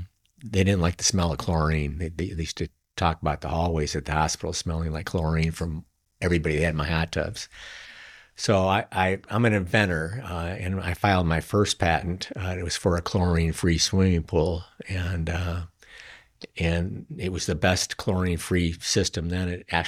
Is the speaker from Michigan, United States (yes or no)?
yes; Michigan, United States; So, interestingly enough, I'm from Michigan